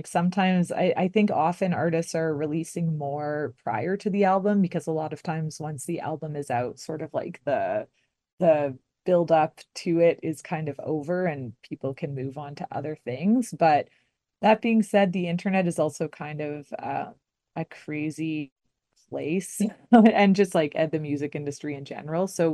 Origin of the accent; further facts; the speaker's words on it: Minaki, Ontario, Canada; I grew up in Manaki. So I remember we did have one fire in the we did have one forest fire that kind of shut down the road between Manaki and Kenora when I was in high school.